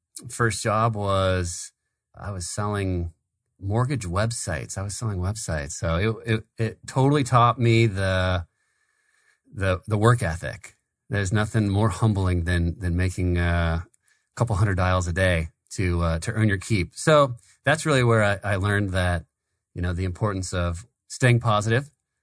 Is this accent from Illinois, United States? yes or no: no; Vacaville, California, United States; So I grew up in Vacaville, California.